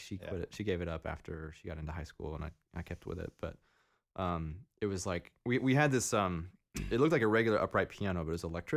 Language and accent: English; Louisiana, United States; I'm originally from Louisiana, and my best friend, right before I moved away, was from here.